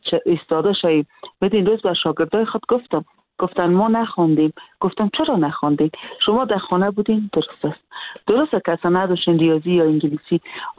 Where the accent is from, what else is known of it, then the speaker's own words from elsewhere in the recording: Afghanistan; ما افغان هستیم، ما به این شرایط افغانستان عادت کردیم